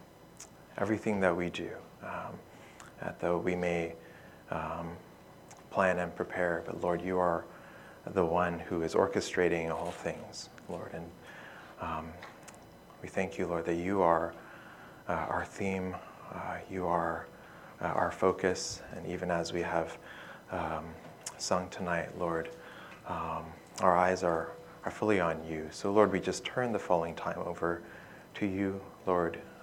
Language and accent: English; Toronto, Ontario, Canada; now in California, United States; I grew up here in Toronto, and I've been living out in California for the past 8 or 9 years.